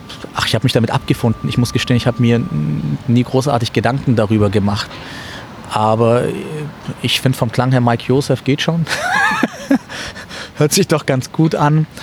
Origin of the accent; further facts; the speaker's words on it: Ulm, Baden-Württemberg, Germany; Ich bin in Ulm aufgewachsen. Ulm ist ja so eine Grenze zu Bayern.